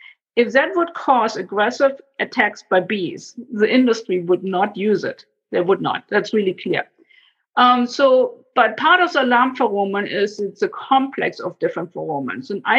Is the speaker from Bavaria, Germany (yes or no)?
no; Berlin, Germany; moved away; I was born and raised in Germany, in Berlin. I left after the wall came down with a big chunk of the wall taken with me.